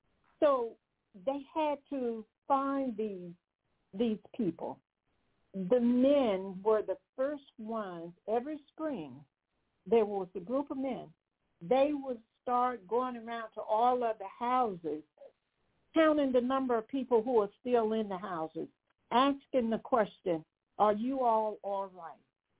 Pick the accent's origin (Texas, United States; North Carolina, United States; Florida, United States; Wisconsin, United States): North Carolina, United States; And I grew up, and I have said this before, I grew up in Western North Carolina.